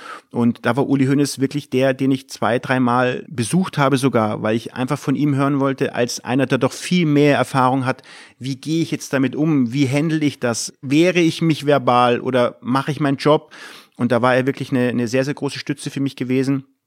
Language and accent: German; Munich, Bavaria, Germany; now in Mönchengladbach, Germany; Ich bin in München groß geworden.